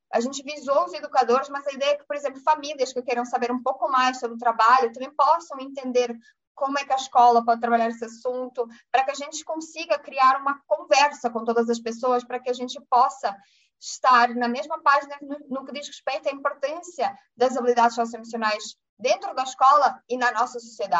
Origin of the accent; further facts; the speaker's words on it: Portugal; Mas eu sou fruto muito da educação e da educação pública completamente gratuita que eu vivi a minha vida toda em Portugal.